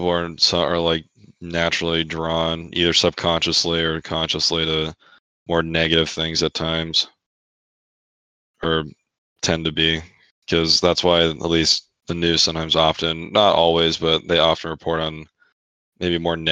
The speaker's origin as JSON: {"language": "English", "town": "San Francisco", "region": "California", "country": "United States", "tie": "born or raised there", "said": "I mean, I was born in San Francisco and was raised very close to the city, and you know, it breaks my heart to see, you know, San Francisco."}